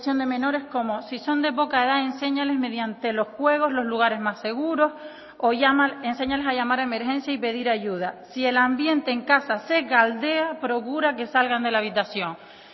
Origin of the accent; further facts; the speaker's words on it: Fuerteventura, Canary Islands, Spain; sobre todo en islas como la que vengo de Fuerteventura.